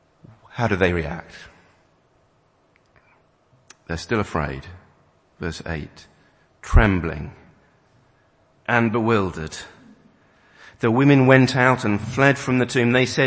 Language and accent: English; United Kingdom; You know, Jesus, good in small doses, but let's not get too enthusiastic. We are British.